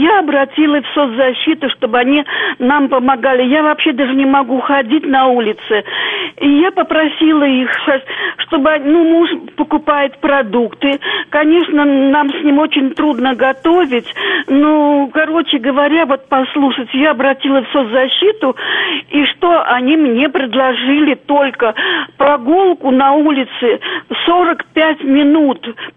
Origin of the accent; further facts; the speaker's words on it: Baku, Azerbaijan; moved away as an adult; Вот, я бакинка, коренная бакинка. Я отработала после института в Касум-Измайловском районе, в общем, все как надо. А потом в 70-м году мы переехали сюда.